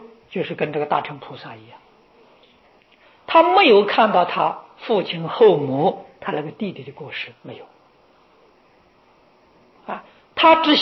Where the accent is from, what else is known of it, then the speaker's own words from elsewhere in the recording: China; 我们中国人讲孝，讲到孝呢，我们就想到大顺，尧舜禹汤舜王，这是在我们中国讲孝的时候以他为榜样。